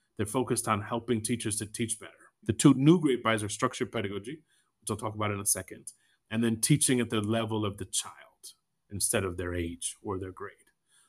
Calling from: Kenya; I'm calling from Kenya, though I'm based in Ethiopia

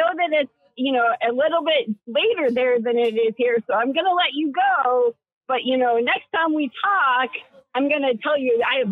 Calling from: Boston, Massachusetts, United States; I'm calling from Boston.

